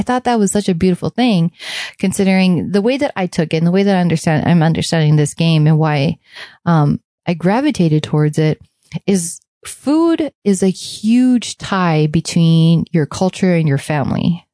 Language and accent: English; Hawaii, United States; also born or lived in Los Angeles; one of the places that I lived growing up outside of Hawaii was actually LA.